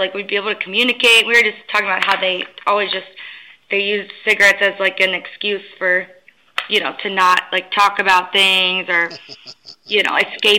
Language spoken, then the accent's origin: English; Virginia, United States; But I grew up in Virginia.